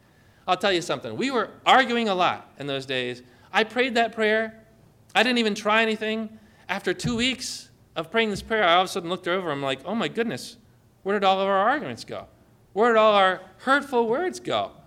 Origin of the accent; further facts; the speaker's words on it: New England, United States; I mean, I'm like from New England, liberal New England.